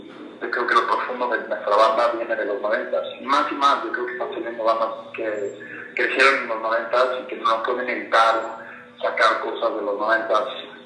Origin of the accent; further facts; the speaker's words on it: Mexico; yo puedo también sentirme con orgullo de que estoy en México, mi país, mi gente